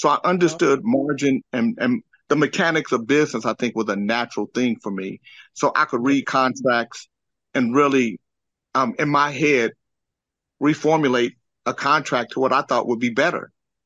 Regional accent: Sacramento, California, United States; We grew up in Sacramento together. By this time, I'm living in Vallejo.

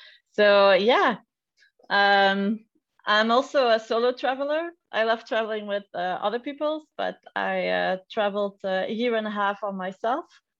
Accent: Belgium; I'm an entrepreneur from Belgium.

